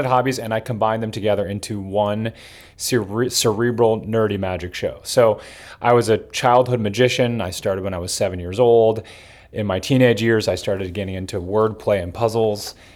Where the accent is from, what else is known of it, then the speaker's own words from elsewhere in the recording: Rochester, New York, United States; I'm from Rochester, New York, and that magician, he didn't just fool me, but he fooled my father, who is a biochemist.